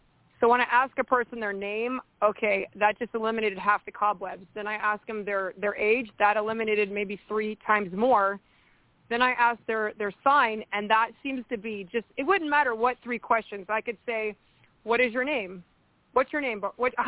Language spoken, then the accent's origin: English; United States; I'm American